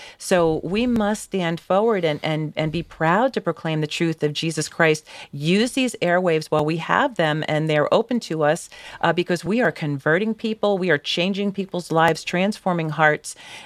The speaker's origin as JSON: {"language": "English", "town": "Long Island", "region": "New York", "country": "United States", "tie": "born or raised there", "lives_now": "Ohio, United States", "said": "I am also a native to Long Island. You don't know it now by my accent. I've been in Ohio way too long, but I am a fellow Long Islander."}